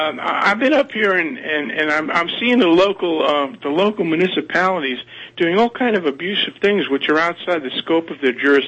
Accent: Brooklyn, New York, United States; now in Mount Carmel, United States; And I'm from Brooklyn, and these guys are living in the Stone Age

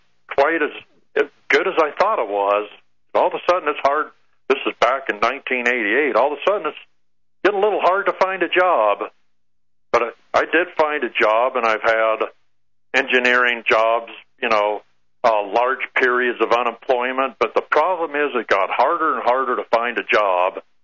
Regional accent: El Paso, Texas, United States; now in Scottsdale, United States; So, anyhow, I grew up in El Paso, Texas. I graduated from UTEP, which some of us euphemistically call Harvard on the border.

